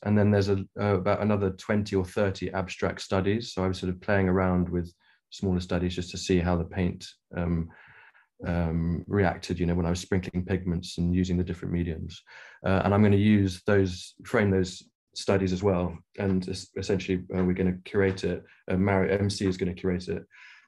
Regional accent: Nairobi, Kenya; But then also growing up in Kenya, conservation's been sort of an interest of me for me and my family. I sort of been growing up sort of going on safaris, and you know, very lucky to live on this beautiful small farm just on the outskirts of Nairobi.

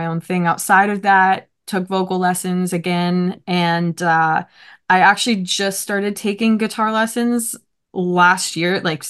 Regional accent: Toronto, Ontario, Canada; I am a musician from Toronto, currently playing some rock and roll music.

